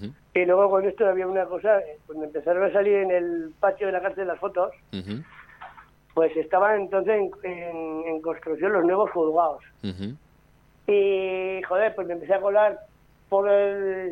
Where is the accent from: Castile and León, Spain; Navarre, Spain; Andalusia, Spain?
Navarre, Spain; Etxauri; me han estado haciendo grabaciones en donde nací, en Echauri, en la casa donde nací.